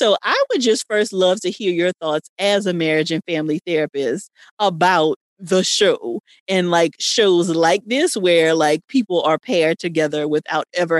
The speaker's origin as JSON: {"language": "English", "region": "Louisiana", "country": "United States", "said": "because they were shooting in New Orleans, and, you know, I'm from Louisiana."}